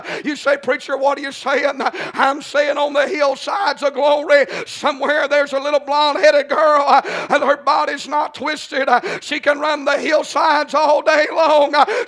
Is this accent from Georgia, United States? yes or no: yes; Georgia, United States; I mean, I'm from North Georgia. I know what hither means.